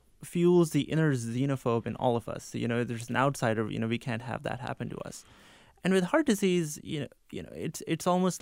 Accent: Pakistan; growing up in Pakistan, one of the things that was really pervasive around me was that heart disease could really happen to anyone.

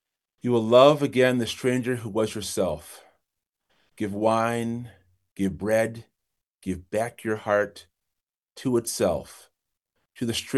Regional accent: Brockport, New York, United States; also born or lived in Kingston, Jamaica; I was born in Kingston, Jamaica, but I grew up in Brockport, New York.

